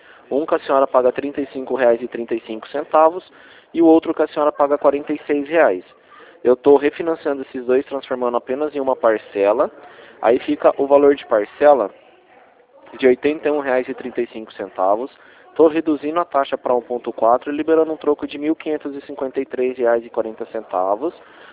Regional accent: São Paulo, Brazil; eu sou do estado de São Paulo

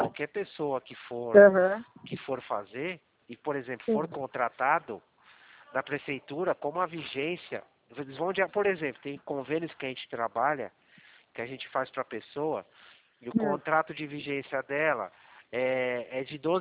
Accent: Atibaia, São Paulo, Brazil

